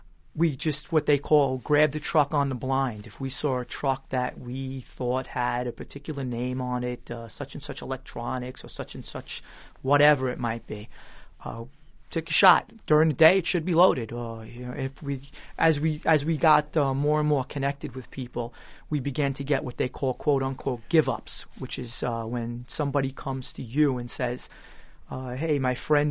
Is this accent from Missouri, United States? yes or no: no; Flushing, New York, United States; I grew up in Queens, in Flushing specifically, and I did have a very good upbringing.